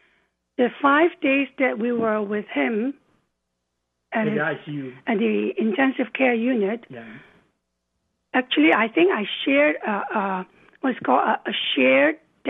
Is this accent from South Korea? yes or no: no; Hong Kong; Well, you know, we grew up in Hong Kong, both of us, and it was very open in terms of beliefs.